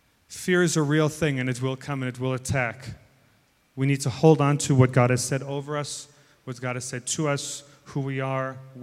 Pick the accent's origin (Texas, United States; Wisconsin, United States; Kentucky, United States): Wisconsin, United States; So I come from Wisconsin, so I get to read you a Native American story.